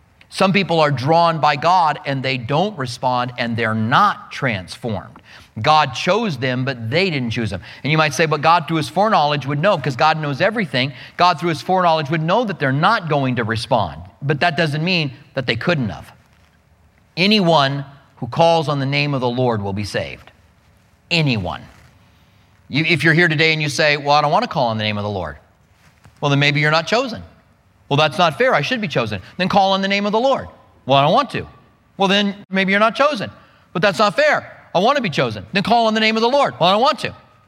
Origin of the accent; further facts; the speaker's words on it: Gallup, New Mexico, United States; I grew up in Gallup.